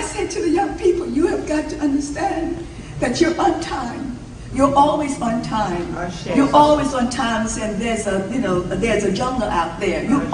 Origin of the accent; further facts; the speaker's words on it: New York City, New York, United States; I come from New York City, we never had dogs at all. We could barely feed ourselves, much less a dog.